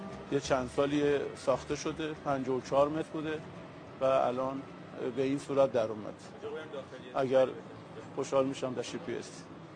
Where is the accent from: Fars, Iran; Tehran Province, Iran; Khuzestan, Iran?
Khuzestan, Iran; Abadan; born there; سال 50 ما اینجا میشستیم، یعنی تقریبا 43 سال ما تو محله حاشیه میشینم. حالا تو من متولد آبادان هستم.